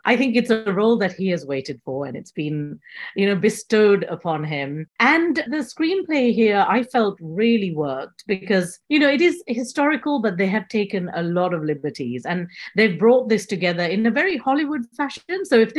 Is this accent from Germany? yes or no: no; Nigeria; I grew up in Nigeria